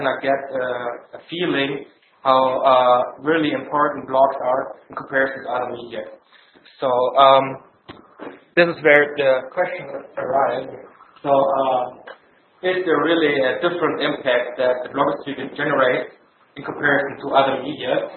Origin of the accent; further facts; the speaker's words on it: St. Gallen, Switzerland; I'm from St. Gallen